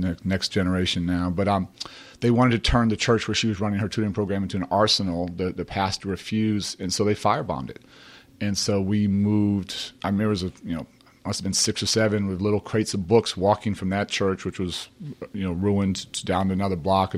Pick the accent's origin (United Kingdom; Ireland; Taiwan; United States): United States; And I grew up at 56 in Blackstone.